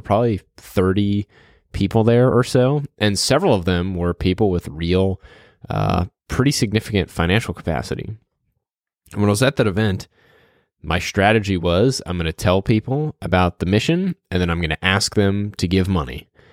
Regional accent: New Orleans, Louisiana, United States; now in Dallas, United States; I grew up in New Orleans, went to school in Dallas

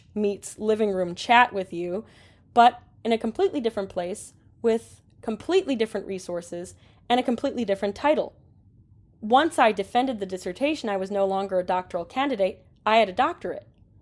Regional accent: Dearborn, Michigan, United States; That's a term I didn't have when I was growing up in Michigan. I grew up in Dearborn, Michigan.

